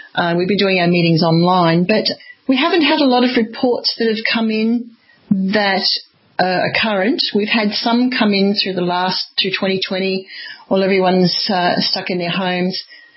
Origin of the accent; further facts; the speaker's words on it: Queensland, Australia; My home state of Queensland, we've only had 6 deaths from the very beginning.